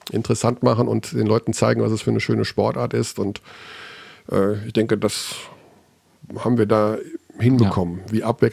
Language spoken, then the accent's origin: German; Hagen, North Rhine-Westphalia, Germany; Wir haben bei uns in Hagen immer früher gesagt